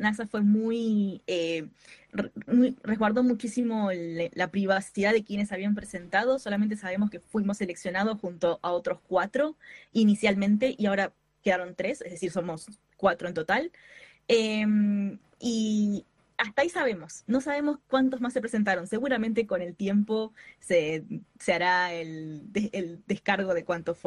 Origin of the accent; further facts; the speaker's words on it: Berazategui, Buenos Aires Province, Argentina; now in Buenos Aires, Argentina; No, soy de Berazategui. Soy de zona sur de Gran Buenos Aires, hoy vivo en Capital, pero soy por ahí.